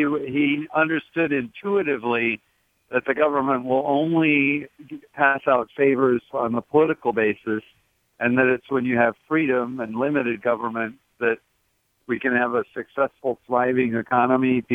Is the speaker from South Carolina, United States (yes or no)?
no; Indiana, United States; It's critical that Ted Cruz win Indiana. That's my home state. I represented folks in Congress from there.